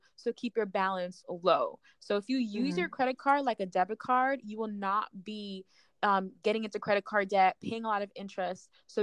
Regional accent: New York, United States; And I'm from New York, so New York to Chicago is not that far.

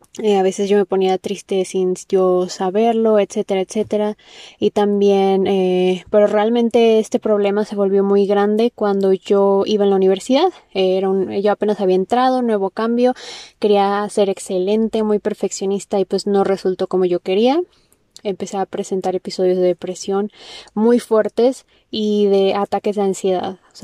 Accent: Mexico City, Mexico; yo tengo 22 años, soy de la Ciudad de México.

